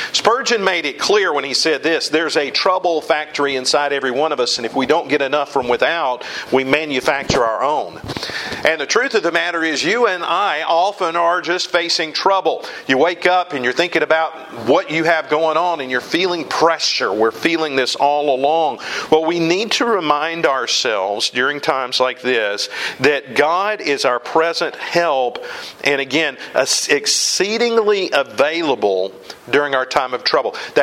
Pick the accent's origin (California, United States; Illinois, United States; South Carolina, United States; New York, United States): South Carolina, United States; The first shots of the Civil War were fired in my home state over Fort Sumter.